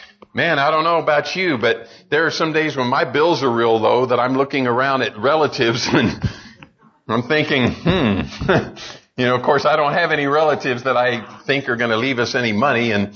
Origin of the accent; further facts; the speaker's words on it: Arizona, United States; now in Texas, United States; I never grew up with daylight savings time. I grew up in Arizona. And so I never had to mess with it.